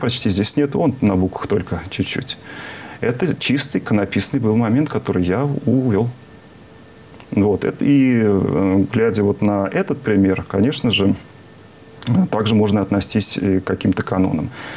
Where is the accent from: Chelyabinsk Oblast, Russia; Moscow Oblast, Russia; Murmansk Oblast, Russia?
Moscow Oblast, Russia; Abramtsevo; also born or lived in Kronstadt / Radonezh; меня увезли из города Кронштадт, и я оказался в городе Хотьково, меня не спросили. Но зато я вырос в Абрамцеве, зато я вырос в Радонеже, и лавра была недалеко.